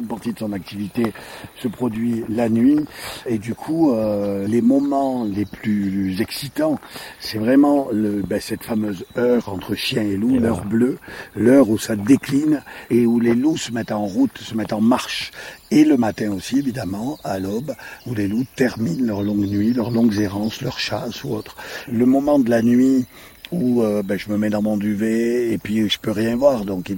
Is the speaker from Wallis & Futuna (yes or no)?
no; France; quelques endroits chez nous, en France, sont encore comme ça, préservés